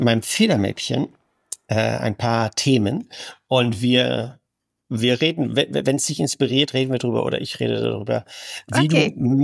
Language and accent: German; Berlin, Germany; Ich bin ja dialektlos aufgewachsen. Ich bin ja aus Berlin. Also ich spreche eigentlich gar keinen Dialekt, außer so ein bisschen.